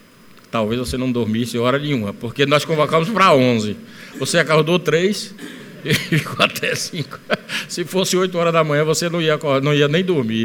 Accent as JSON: {"language": "Portuguese", "region": "Bahia", "country": "Brazil", "said": "Eu venho da Bahia e outros estados são assim também."}